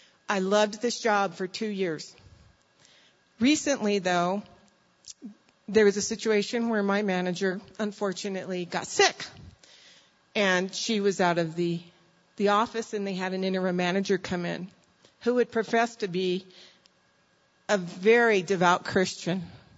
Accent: New Mexico, United States; also born or lived in California; now in Albuquerque, United States; I just moved back to Albuquerque about 2 years ago. I was originally from New Mexico. I moved to California for a job, was there for 30 years.

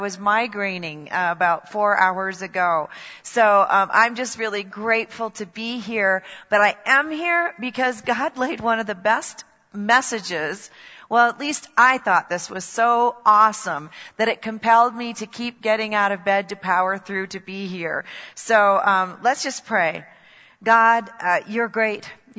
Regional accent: Scotland, United Kingdom; I'm Scottish.

